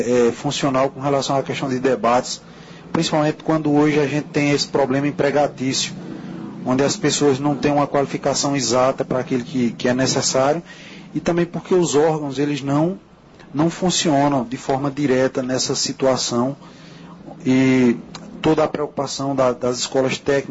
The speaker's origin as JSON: {"language": "Portuguese", "town": "Carnaíba", "region": "Pernambuco", "country": "Brazil", "said": "eu sou de Carnaíba."}